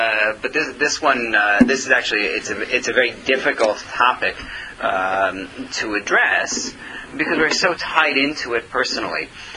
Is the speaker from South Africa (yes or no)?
no; United States; I'm an American, so I just take it as a given.